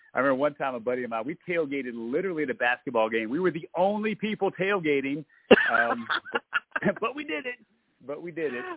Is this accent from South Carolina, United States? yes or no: yes; South Carolina, United States; I know growing up in South Carolina, people are like, why?